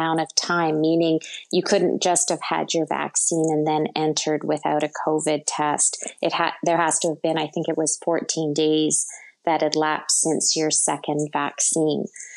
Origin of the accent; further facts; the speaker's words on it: Canada; I always found that arriving in Europe was pretty easy as a Canadian.